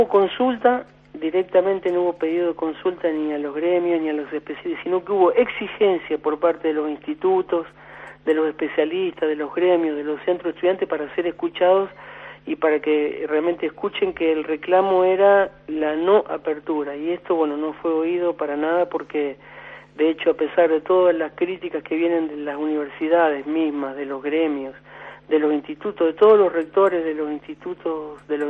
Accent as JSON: {"language": "Spanish", "region": "Santa Fe", "country": "Argentina", "said": "yo soy de Santa Fe, trabajo en Buenos Aires"}